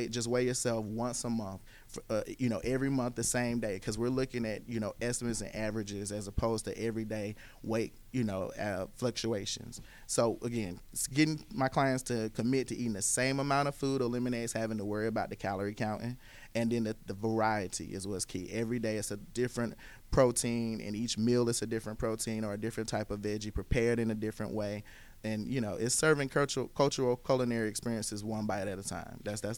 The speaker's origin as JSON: {"language": "English", "town": "Decatur", "region": "Georgia", "country": "United States", "tie": "born or raised there", "said": "my childhood was spent in Decatur, the east side of Atlanta. And so, you know, starting here in my hometown was just something that was I felt would be impactful."}